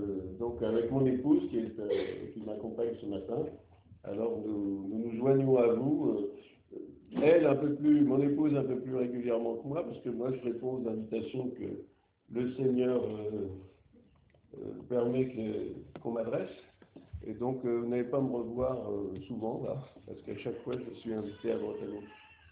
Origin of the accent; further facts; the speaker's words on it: France; born there; je suis d'origine grecque de par mon père, je suis né en France d'une mère française. Ça fait 47 ans que le Seigneur m'a sauvé dans sa grâce.